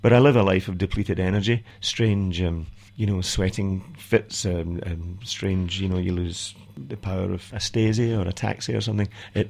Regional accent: Scotland, United Kingdom; I'm Scottish, and I live in a strange place called Curl. It's spelled with a K, two R's and two L's

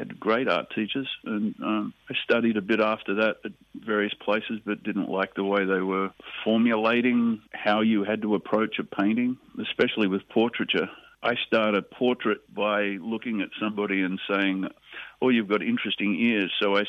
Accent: Australia; accent: Australian; The biggest thing I had to hold on to in the United States was not losing my Australian accent.

